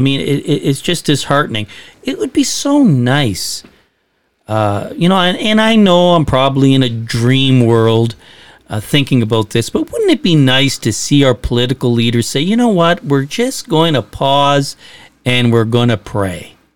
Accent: Moncton, New Brunswick, Canada; also born or lived in Nova Scotia; growing up in Moncton, New Brunswick, living and pastoring in Nova Scotia.

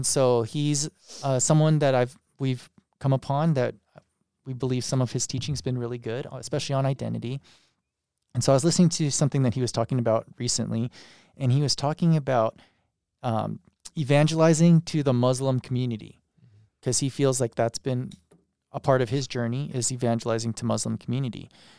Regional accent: United States; Even though I look Japanese, my ancestors are all Japanese, but really I'm more American, right?

